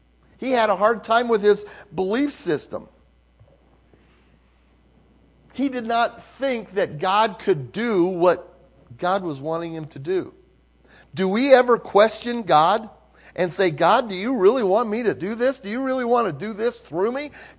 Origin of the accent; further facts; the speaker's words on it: Stanhope, Iowa, United States; I mean, I was raised in Stanhope, Iowa. Stanhope had 4 stop signs, did not have a stop light.